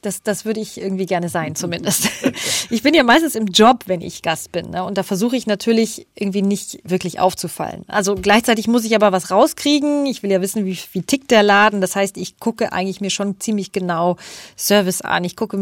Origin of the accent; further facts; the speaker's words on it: Berlin, Germany; Und zwar sind wir Berliner hier Bestellmeister.